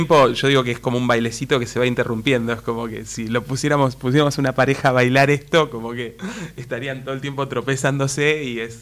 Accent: Morón, Buenos Aires Province, Argentina; yo soy de Morón

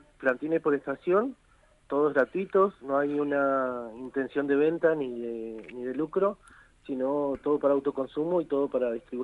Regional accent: Patagonia, Argentina; somos de la Patagonia

